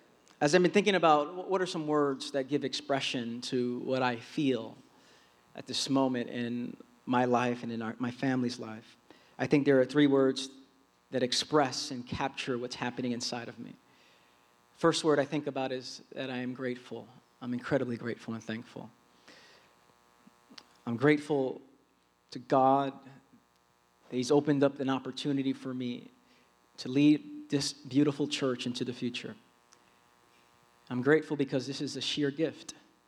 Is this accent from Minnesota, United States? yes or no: no; Brooklyn, New York, United States; I'm a kid from East New York, Brooklyn, just 15 minutes away from here. A neighborhood when I grew up, which was filled with violence and drug addiction.